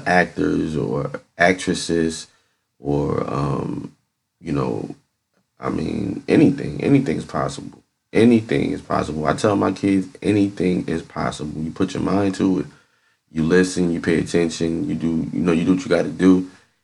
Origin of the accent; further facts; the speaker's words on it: East Orange, New Jersey, United States; and I'm from East Orange, New Jersey, so it's not too far, right in the same area.